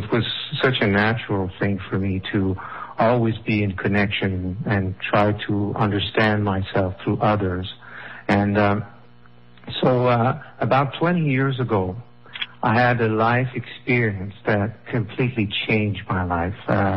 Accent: Saint-Agathe, Quebec, Canada; I'm Canadian. I'm from Saint-Agathe. It's near Montreal, about an hour and a half north of Montreal.

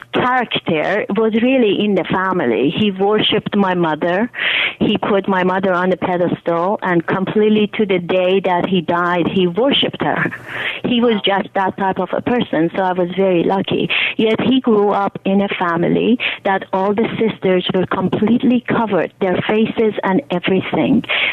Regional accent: Iran; growing up in Iran, there are two things that come up for me the most important.

